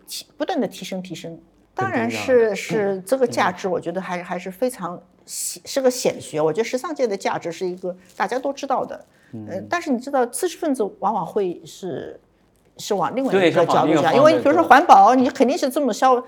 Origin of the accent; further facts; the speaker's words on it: Shanghai, China; 就是我们在淮海路上长大的女孩子吧，我们对物质特别有抵抗力。